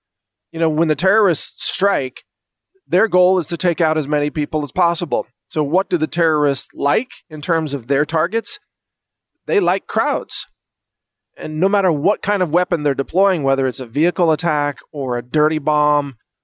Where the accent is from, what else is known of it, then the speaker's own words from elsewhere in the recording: Midwest, United States; I grew up in the Midwest, and I was walking home.